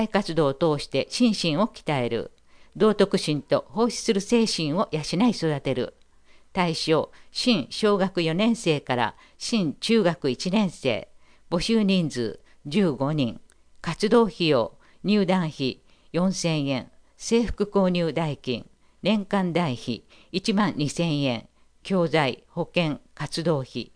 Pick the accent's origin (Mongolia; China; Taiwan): Mongolia; 今回は私の故郷であるモンゴル国で言い伝えられてきた